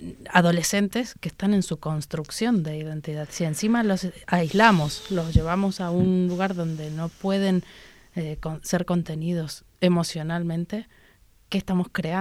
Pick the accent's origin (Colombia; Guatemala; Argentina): Argentina; Porque a nosotros en Argentina también nos pasaba con incluso migraciones como bolivianas o chilenas cuando venían.